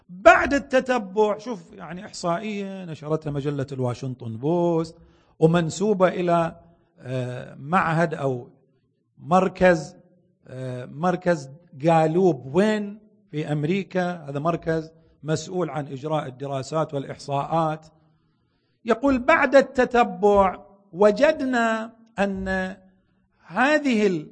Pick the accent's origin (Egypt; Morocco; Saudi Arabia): Saudi Arabia; وفي بعض المجتمعات العربية وبالأخص بلدنا السعودية